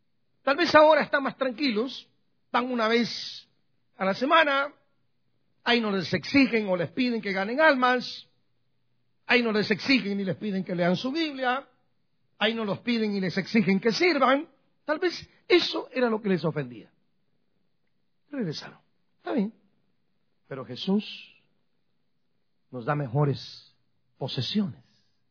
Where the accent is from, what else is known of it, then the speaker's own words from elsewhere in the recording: Guatemala; born there; además de ser guatemalteco, por nacimiento, porque no puedo perder, por nacimiento soy guatemalteco.